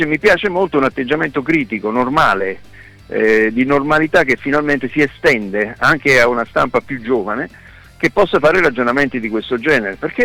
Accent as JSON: {"language": "Italian", "town": "Naples", "region": "Campania", "country": "Italy", "said": "io sono napoletano"}